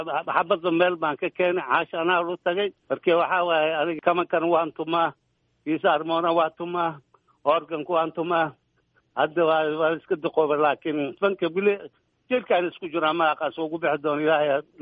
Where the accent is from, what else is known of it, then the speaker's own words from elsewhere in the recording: Bulo Burti, Hiran, Somalia; laakiin Buuro Burtaan aan ku soo barbaaray